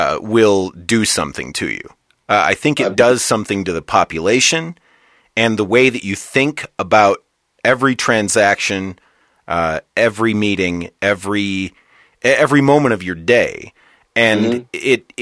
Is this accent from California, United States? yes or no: no; Saginaw, Michigan, United States; I was born in Michigan and kind of grew up in a city called Saginaw, and it's okay. About you know, it's about an hour and a half from Detroit, about a half hour from Flint